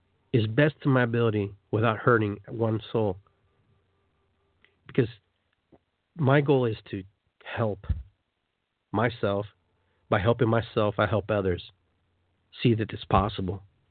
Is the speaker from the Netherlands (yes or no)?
no; Peru; now in United States; I am South American too. I'm from Peru as well.